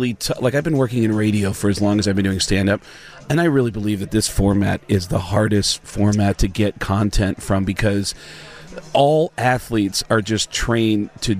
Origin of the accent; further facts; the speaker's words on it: New York City, New York, United States; Yeah, I'm from New York originally. I grew up 10 miles from Yankee Stadium.